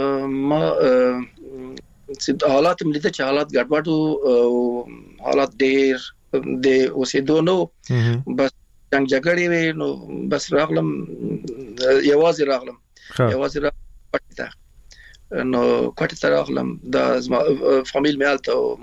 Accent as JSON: {"language": "Pashto", "country": "Afghanistan", "lives_now": "Iran", "said": "موږ د افغانستان راغلی یو نو ایران راغلی"}